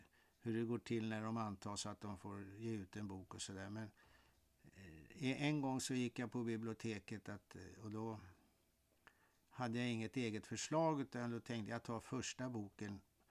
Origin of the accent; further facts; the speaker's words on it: Stockholm, Stockholm County, Sweden; Så att det är på Kungsholmen då, där jag växte upp